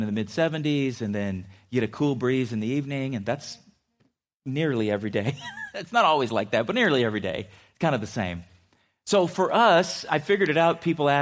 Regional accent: San Diego, California, United States; growing up in San Diego, I tell people, you know, my senior year in high school, I think I wore shorts to school every day

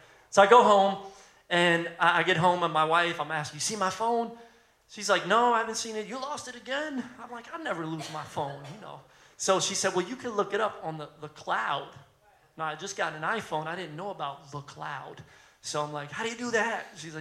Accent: Philadelphia, Pennsylvania, United States; I'm from Philly. I've had my car stolen.

